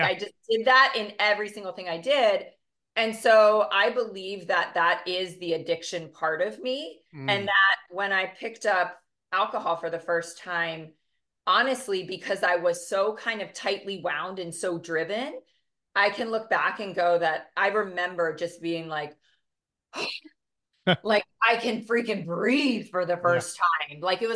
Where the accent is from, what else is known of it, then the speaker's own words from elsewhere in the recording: Maryland, United States; I grew up in Maryland, big old Irish Catholic family, youngest of six kids.